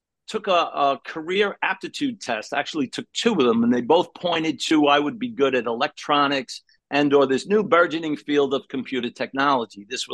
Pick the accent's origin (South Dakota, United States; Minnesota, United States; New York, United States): New York, United States; Brooklyn; also born or lived in Macon, Georgia / Raleigh, North Carolina; now in Pomona Park, United States; I currently live in Pomona Park, Florida. I'm born and raised in New York.